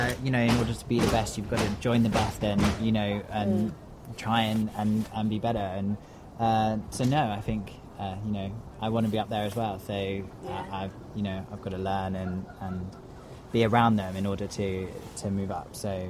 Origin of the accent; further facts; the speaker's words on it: Chichester, South East England, United Kingdom; I'm from Chichester in West Sussex, right on the coast.